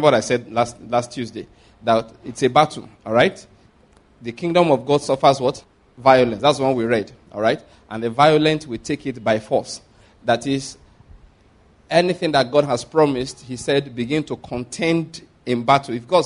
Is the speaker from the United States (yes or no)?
no; Nigeria; Now, I'm speaking because I'm a Nigerian.